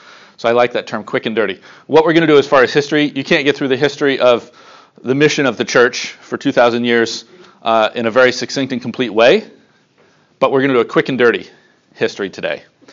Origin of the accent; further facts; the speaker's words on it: Lynchburg, Virginia, United States; now in Yaoundé, Cameroon; We normally live in Yaoundé, Cameroon. We're really from Lynchburg.